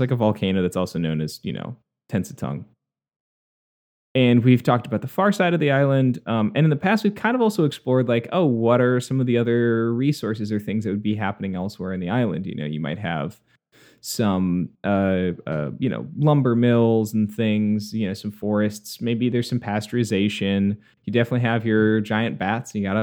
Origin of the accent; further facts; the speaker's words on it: Minnesota, United States; growing up in the Twin Cities and being surrounded by Minnesota